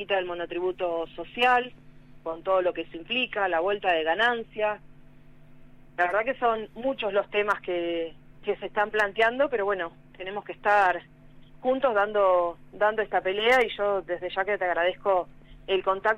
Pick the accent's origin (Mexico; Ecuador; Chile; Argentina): Argentina